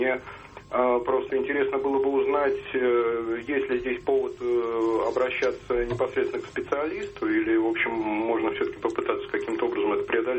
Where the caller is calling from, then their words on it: Moscow, Russia; Здравствуйте … я из Москвы звоню.